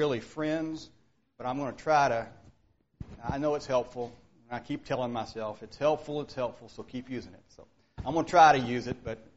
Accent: Kentucky, United States; now in New Castle, United States; So I am from Kentucky, let that be known, but I do live in Indiana. Newcastle, Indiana is our home.

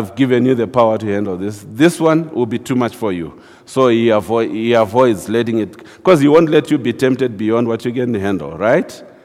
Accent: Zimbabwe; The circumstances, you know, I come from Zimbabwe. Those of you who follow the new world news and understand, we are the one country where we never get old in Zimbabwe.

